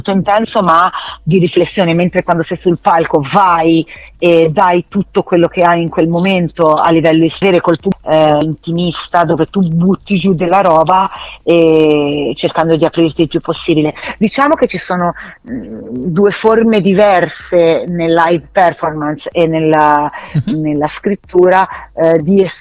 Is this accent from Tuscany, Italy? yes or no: yes; Tuscany, Italy; Non so se si sente che io sono toscana.